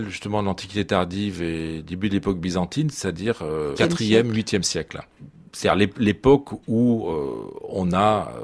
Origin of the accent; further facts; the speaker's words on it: France; Nous sommes des Français peu habitués au multilinguisme.